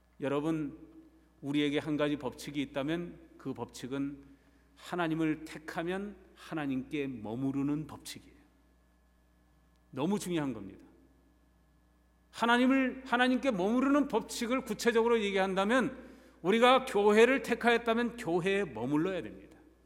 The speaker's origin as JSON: {"language": "Korean", "country": "South Korea", "said": "저도 한국 사람이지만 싫어하는 것 중에 하나가 뭐냐면 등수 매기는 거."}